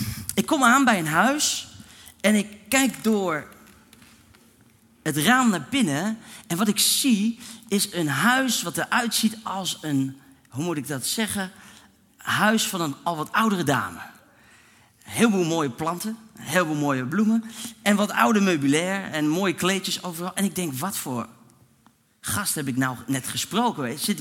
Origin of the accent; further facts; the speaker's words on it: Netherlands; natuurlijk, ik ben een echte Hollander, dus ik ga voor de goedkoopste optie